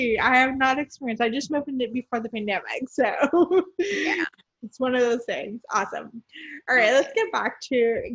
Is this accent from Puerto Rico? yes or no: yes; Puerto Rico; moved away as an adult; now in United States; I came from Puerto Rico, like at 18.